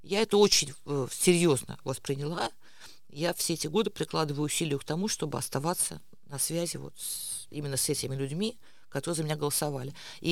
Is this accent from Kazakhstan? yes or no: no; Estonia; я русскоязычный политик из Эстонии